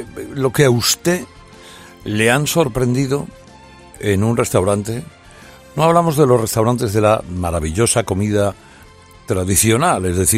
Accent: Bilbao, Basque Country, Spain; los de Bilbao, que somos muy somos muy del Cate Zahara

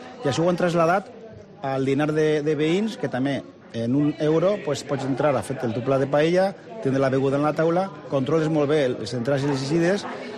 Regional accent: Vila-real, Valencian Community, Spain; Així és que som de Vila-real

